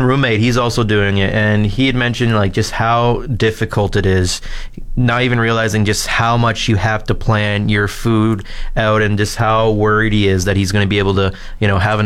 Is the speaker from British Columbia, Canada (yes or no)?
no; Ontario, Canada; I'm from Ontario, and I can't really, you know, pinpoint an organization